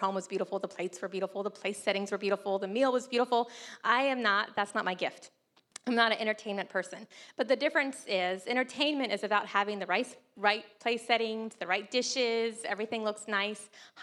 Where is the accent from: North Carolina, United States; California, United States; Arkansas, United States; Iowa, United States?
North Carolina, United States; I grew up on the Barrier Islands of North Carolina. And it's just this long strip of like beautiful beaches and islands.